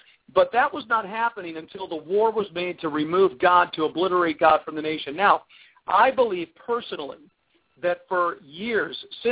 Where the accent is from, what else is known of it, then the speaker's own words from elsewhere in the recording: United States; And that's why we did not see, growing up in the United States, mosques, and we didn't have Korans in our schools